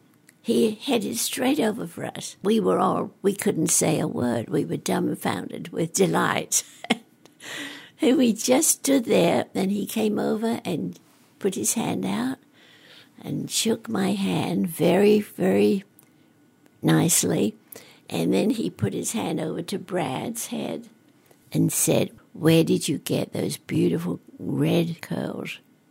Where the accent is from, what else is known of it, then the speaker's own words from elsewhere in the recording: London, United Kingdom; I'm originally from London.